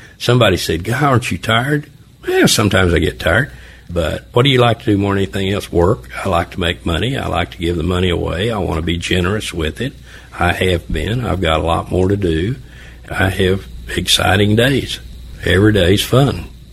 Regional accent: Oklahoma, United States; You know, this is Oklahoma, and I'm from Oklahoma.

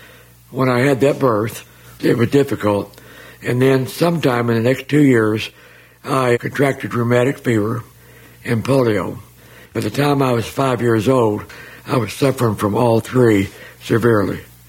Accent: Muskogee, Oklahoma, United States; born there; I was born in Muskogee, Oklahoma.

